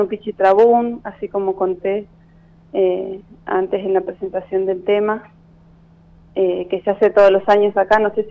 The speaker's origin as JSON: {"language": "Spanish", "town": "San Martín de los Andes", "region": "Neuquén", "country": "Argentina", "tie": "born or raised there", "also_born_or_lived": "Buenos Aires", "said": "Sí, soy de San Martín de los Andes. Estuve, después de terminar mi secundario, me fui a Buenos Aires y estuve 8 años fuera, pero ahora estoy de nuevo en San Martín ya hace"}